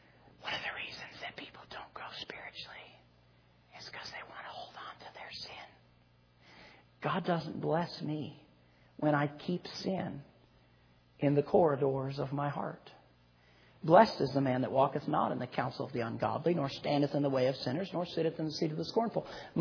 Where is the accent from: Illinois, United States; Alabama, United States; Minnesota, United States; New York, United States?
Minnesota, United States; Minneapolis; I grew up in Minneapolis under Pastor Monty's ministry, and grew up there and got saved at the park just outside of Minneapolis, Brooklyn Park, Minnesota.